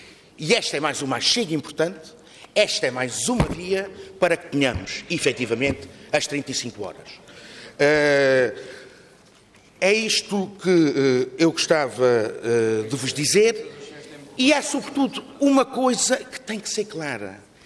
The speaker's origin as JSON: {"language": "Portuguese", "country": "Portugal", "said": "como portugueses, também temos uma palavra a dizer sobre isso"}